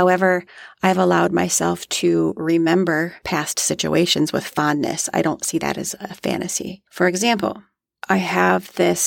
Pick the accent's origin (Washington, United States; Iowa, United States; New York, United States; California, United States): Iowa, United States; Jason Momoa is from Iowa. I'm from Iowa.